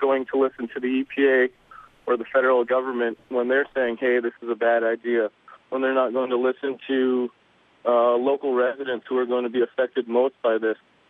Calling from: Anchorage, Alaska, United States; I'm calling in from Anchorage here

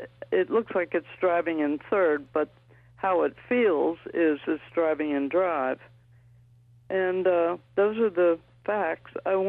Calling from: Greenwich, New York, United States; calling from Northeastern near Greenwich, New York.

